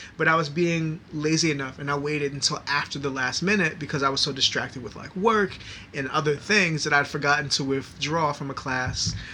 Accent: New York, United States; I'm born and raised in New York, and I've lived in New York all of my life.

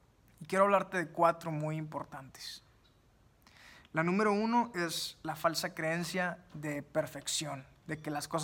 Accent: Monterrey, Nuevo León, Mexico; este joven regiomontano de 26 años. Así que, pues bueno, para los que no me conocen, ese soy yo. Soy un joven mexicano de 26 años.

